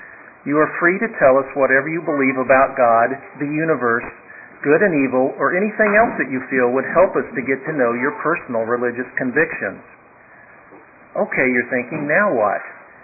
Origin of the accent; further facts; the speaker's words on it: Texas, United States; I'm from Texas. I grew up in a religious home with loving parents